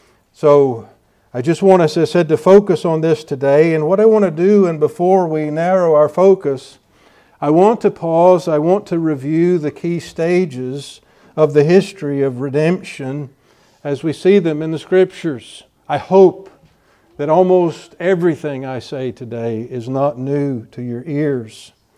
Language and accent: English; the South, United States; as a Southerner, I just thought epoch, that's the way I've always read it.